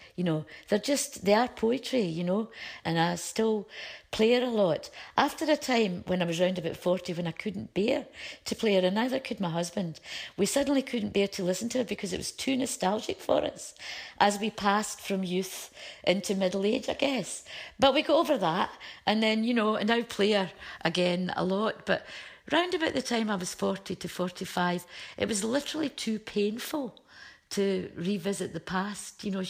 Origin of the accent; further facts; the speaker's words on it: Motherwell, Scotland, United Kingdom; Right from the start, I genuinely thought she was me, except I couldn't sing a note, and I came from Motherwell, not California.